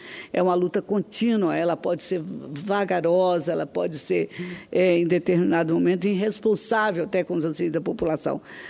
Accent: Brazil; refletir sobre a situação atual como brasileira que sou.

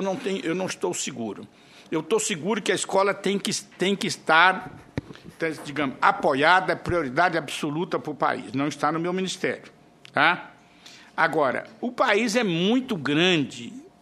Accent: Minas Gerais, Brazil; born there; Lá no interior de Minas, onde eu nasci, não tinha morango.

